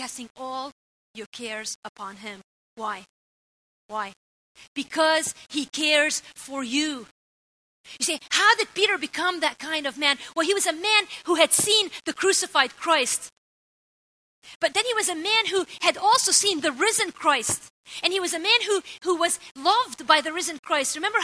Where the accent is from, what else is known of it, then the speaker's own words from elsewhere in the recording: Beirut, Beirut Governorate, Lebanon; moved away; I remember moments growing up in Lebanon where we prayed a lot.